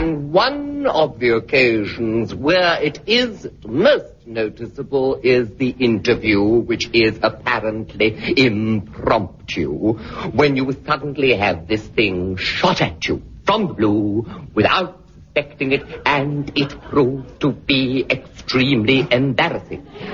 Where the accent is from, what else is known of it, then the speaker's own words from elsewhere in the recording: Wales, United Kingdom; I said, I'm Welsh, dear. Nothing to do with me, I said.